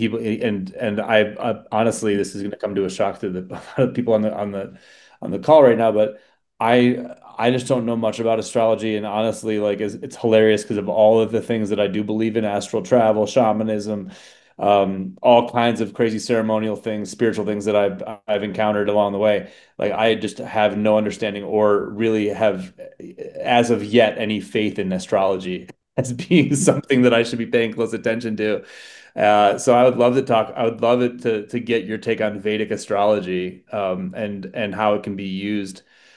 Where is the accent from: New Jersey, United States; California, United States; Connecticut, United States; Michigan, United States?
Connecticut, United States; But like for me, I grew up in Connecticut, and like as much as I feel like I've become a pretty worldly, well-seasoned person, like there's still parts of Connecticut that definitely have taken hold